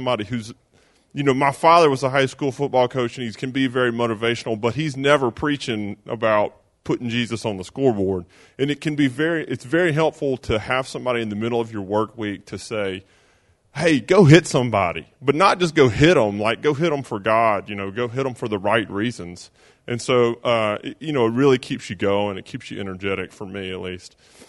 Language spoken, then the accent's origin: English; Mississippi, United States; The first one is I'm from Mississippi. I'm an Ole Miss fan, and our football team is horrible.